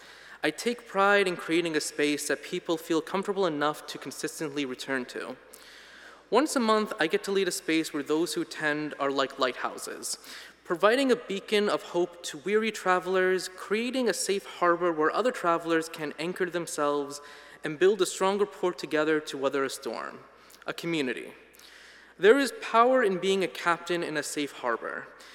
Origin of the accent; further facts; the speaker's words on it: New Jersey, United States; moved away as an adult; now in San Francisco, United States; I moved to San Francisco in June 2023. Having lived all my life in New Jersey, my home state, where I went to school, where all my friends and family members were